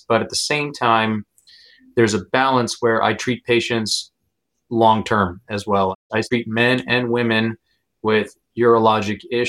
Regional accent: New York, United States; So I grew up in Long Island, New York. I was brought up and raised there, and my folks do still live out there

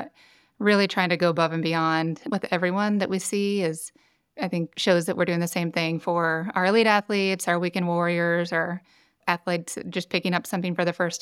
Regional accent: Columbia, Missouri, United States; growing up in Columbia, because of it being a college town, I was able to go just across the street right here to all these great concerts.

